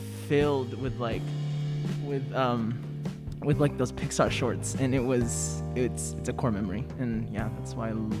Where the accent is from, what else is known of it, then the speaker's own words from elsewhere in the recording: Philippines; now in United States; More specifically, when I came here from the Philippines, so I'm an immigrant.